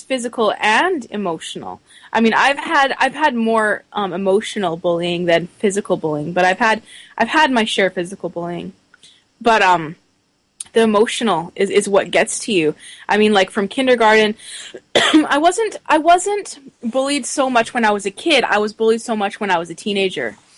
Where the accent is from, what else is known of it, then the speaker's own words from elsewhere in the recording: Surrey, British Columbia, Canada; I mean, I grew up in Vancouver, like Surrey.